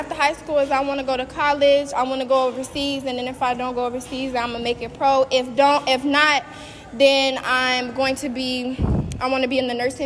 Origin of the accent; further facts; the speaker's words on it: Gurnee, Illinois, United States; I'm from Gurnee, and I go to Warren Township High School.